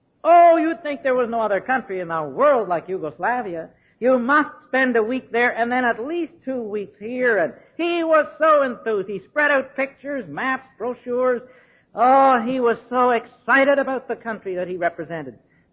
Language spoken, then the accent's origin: English; Canada; Well, I said, "Lady, I'm from Canada, but I'm more interested in where I'm going than where I came from."